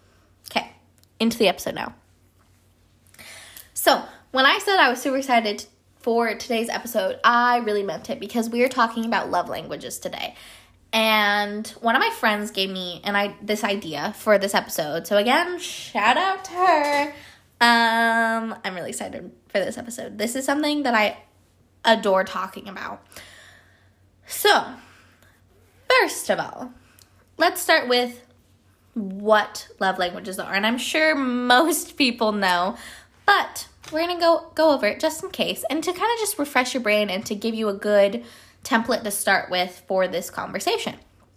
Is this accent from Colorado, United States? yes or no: yes; Colorado, United States; now in Georgia, United States; because I'm from Colorado and I live in Georgia now.